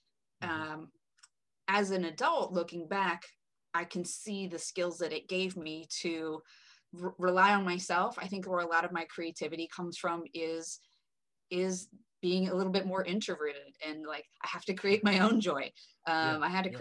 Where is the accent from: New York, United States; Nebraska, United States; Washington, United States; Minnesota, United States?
Nebraska, United States; born there; I was born in Nebraska on a military base. My dad was Air Force. Mm-hmm. So grew up a military brat.